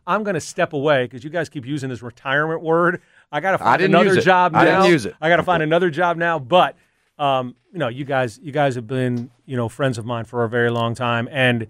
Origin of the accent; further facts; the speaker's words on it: Memphis, Tennessee, United States; and growing up in Memphis, and my kids were born here.